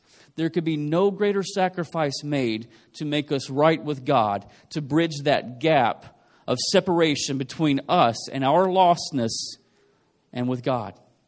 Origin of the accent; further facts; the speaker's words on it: the South, United States; I'm from the South in the U.S., you know, and we eat everything is fried or full of sugar.